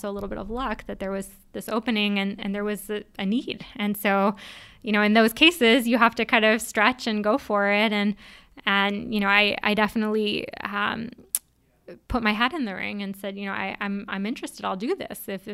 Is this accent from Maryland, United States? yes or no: no; New Haven, Connecticut, United States; I grew up in New Haven, Connecticut, and both my parents were highly educated but had sent me to a New Haven public school